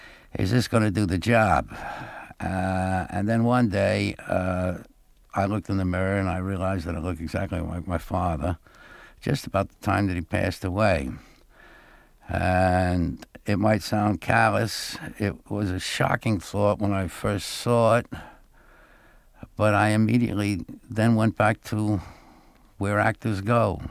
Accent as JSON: {"language": "English", "town": "Ossining", "region": "New York", "country": "United States", "tie": "born or raised there", "said": "I was born in New York City, and I believe I was born in Manhattan. I'm not sure, but I do remember vaguely moving to the Bronx. I lived outside near the Yankee Stadium. But at 5 years old, the family moved to Ossining."}